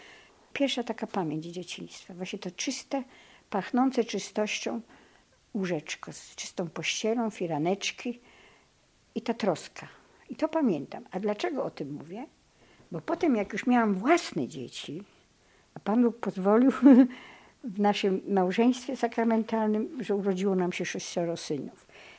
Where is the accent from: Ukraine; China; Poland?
Ukraine; Volhynia; ja z Wołynia.